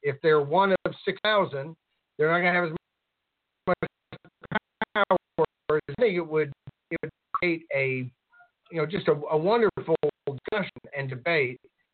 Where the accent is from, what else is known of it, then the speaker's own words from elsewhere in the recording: Virginia, United States; Connecticut and Kentucky and my home state of Virginia have passed this